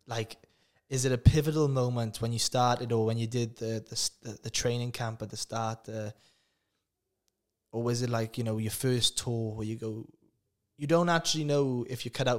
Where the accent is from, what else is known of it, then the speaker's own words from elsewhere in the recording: Bridgend, Wales, United Kingdom; Yeah, well, I'm from Bridgend, and we're always called townies. And to the Valley boys, we're always known as soft.